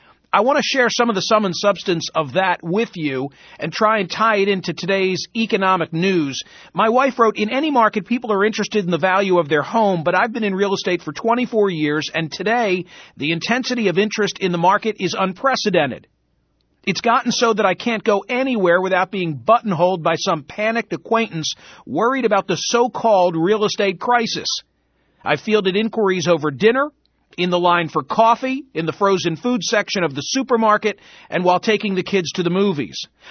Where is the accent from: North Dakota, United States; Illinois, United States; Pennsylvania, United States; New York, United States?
Pennsylvania, United States; Philadelphia; from Philadelphia, once again with the privilege of pinch hitting